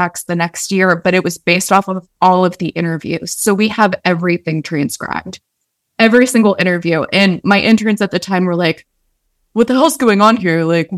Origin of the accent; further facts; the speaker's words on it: Latrobe, Pennsylvania, United States; because I was in my hometown. It's a small town, Latrobe, Pennsylvania, where the Steelers train.